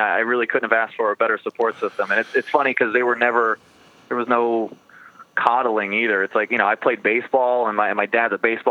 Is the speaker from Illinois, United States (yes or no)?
no; Las Vegas, Nevada, United States; growing up in Vegas, it was everything's easy, everything's cheap, and there's parking, and there's no traffic.